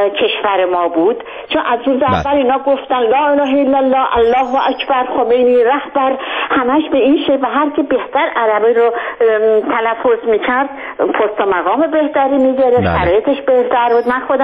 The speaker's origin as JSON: {"language": "Persian", "town": "Ahvaz", "region": "Khuzestan", "country": "Iran", "tie": "born or raised there"}